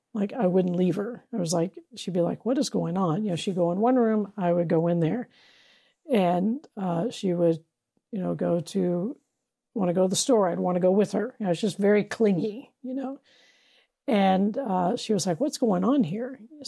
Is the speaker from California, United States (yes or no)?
yes; California, United States; So I was born there in the Bay Area and into, I would say, so we have this West Coast understanding. Okay, so my family, for generations, we lived in the Bay Area.